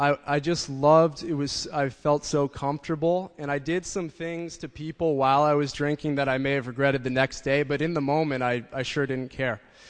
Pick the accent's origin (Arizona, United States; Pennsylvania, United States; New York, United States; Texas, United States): New York, United States; Rye; I grew up in Rye, New York. It's a suburb of Manhattan here.